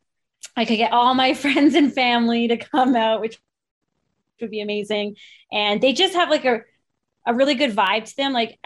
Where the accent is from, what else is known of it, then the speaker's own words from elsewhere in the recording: Ottawa, Ontario, Canada; Well, I'm originally from Ottawa.